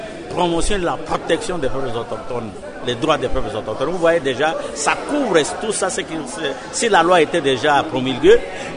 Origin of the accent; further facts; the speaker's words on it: DR Congo; Nous, on n'attaque pas les causes chez nous, en RDC.